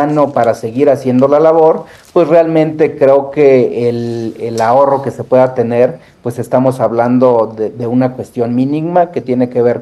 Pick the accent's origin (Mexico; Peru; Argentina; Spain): Mexico; lo que todos queremos como mexicanos y como servidores públicos.